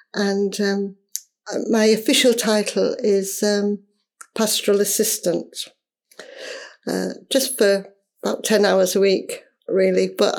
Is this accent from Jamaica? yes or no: no; Bolsover, East Midlands, United Kingdom; I'm a presentation sister. I actually come from this parish. I was born and brought up in Bolsover, and I went to the little primary school next door.